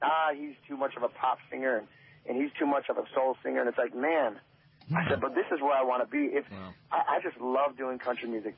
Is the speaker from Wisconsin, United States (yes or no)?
yes; Milwaukee, Wisconsin, United States; now in Nashville, United States; We started music and arts programs in my hometown, Milwaukee, Wisconsin, and here in Nashville.